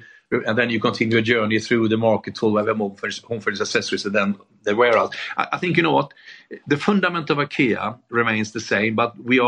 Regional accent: Vietnam; now in United Kingdom; No, actually, I came from Vietnam to UK.

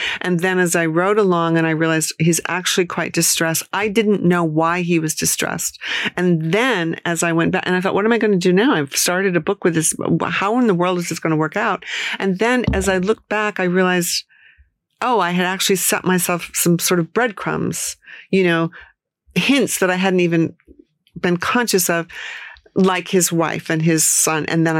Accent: Maine, United States; I mean, I come from Maine, but I'm obviously quite chatty

